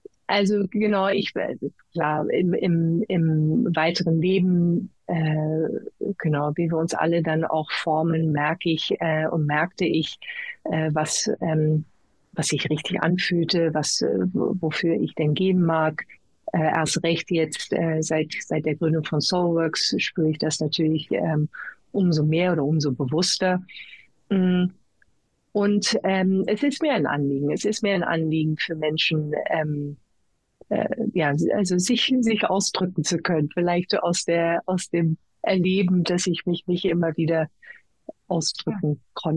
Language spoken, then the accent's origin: German; England, United Kingdom; Ich erzählte, ich bin ja in England aufgewachsen. Ich habe die ganze englische Schule gemacht.